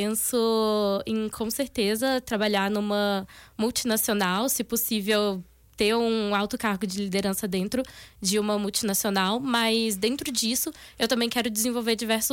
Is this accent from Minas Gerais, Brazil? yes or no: yes; Minas Gerais, Brazil; moved away; Eu sou de Minas, eu decidi sair de Minas e vim estudar em uma cidade que é a 12 horas.